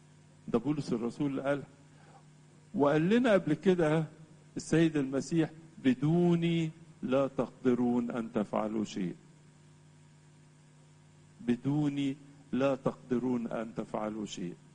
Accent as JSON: {"language": "Arabic", "country": "Egypt", "said": "واللي جه عندنا في مصر، حظنا مع القديس ماري مرقس وجه سلمنا الإيمان."}